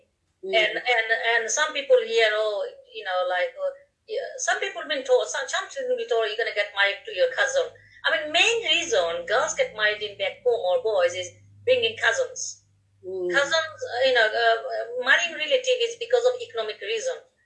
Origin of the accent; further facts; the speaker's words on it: Bangladesh; when I was growing up in Tamales, I was the only Bangladeshi girl out of 75 students in my university, of my year group